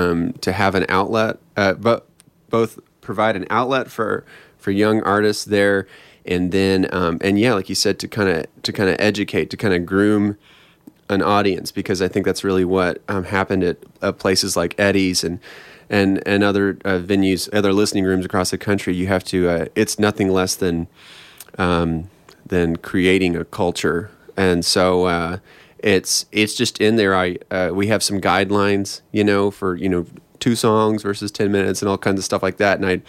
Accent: Austin, Texas, United States; also born or lived in Dallas; I grew up in Austin, and then I went to school in West Texas, and then I lived in Dallas for about 6 years, and then it was just time to leave.

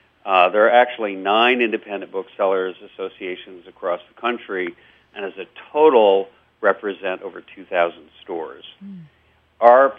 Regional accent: South Hadley, Massachusetts, United States; In fact, my hometown bookstore, The Odyssey in South Hadley, Massachusetts, just celebrated its 50th birthday.

